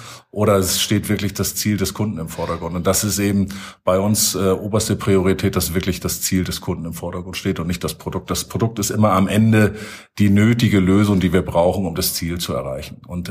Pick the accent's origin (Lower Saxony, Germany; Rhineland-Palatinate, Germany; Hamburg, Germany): Hamburg, Germany; ich komme aus Hamburg, bin 54 Jahre alt.